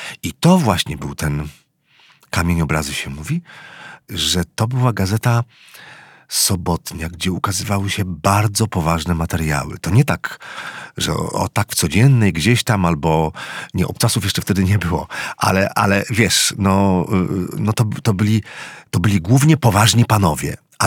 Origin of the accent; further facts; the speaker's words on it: Złotoryja, Lower Silesian Voivodeship, Poland; Ja pochodzę z małego miasteczka, wiesz, ze Złotoryi na Dolnym Śląsku, gdzie seks naprawdę był tematem tabu